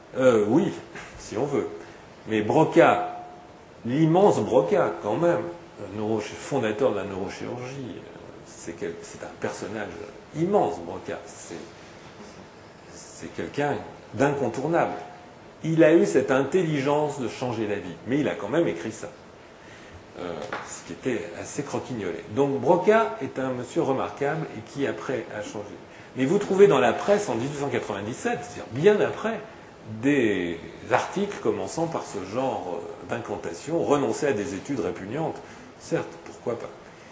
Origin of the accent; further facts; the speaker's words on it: Paris, Île-de-France, France; je suis parisien d'origine, je peux le dire